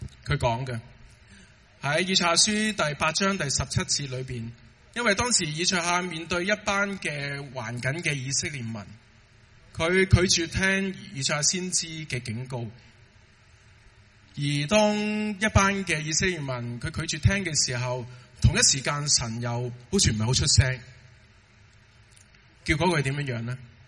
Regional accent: Hong Kong; 不过我们很多时候，我们香港人都很忙

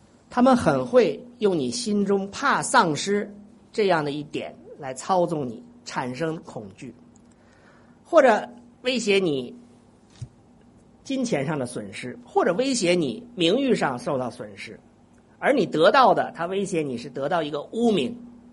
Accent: China; 而我们中国人理解文化里面的理解的福气呢

